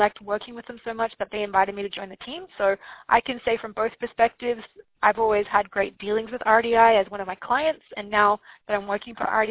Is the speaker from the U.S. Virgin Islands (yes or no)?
no; Australia; I have a different Australian accent. Everyone's like, are you British or Australian? And I'm like, no, but I'm Australian. It's just Australia has four different accents.